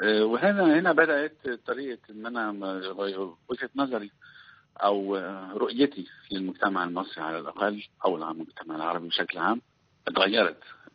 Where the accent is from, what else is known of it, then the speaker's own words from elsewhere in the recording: Egypt; بالرغم أنه عندنا في مصر كان في المفردات دي